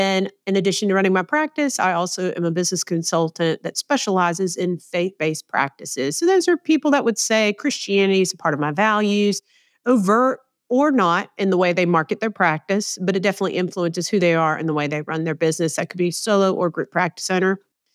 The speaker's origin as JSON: {"language": "English", "region": "Southern United States", "country": "United States", "accent": "southern", "lives_now": "Savannah, United States", "said": "So I'm located in Savannah, Georgia. Most people can tell by my southern accent. It is on the coast of Georgia, which I love."}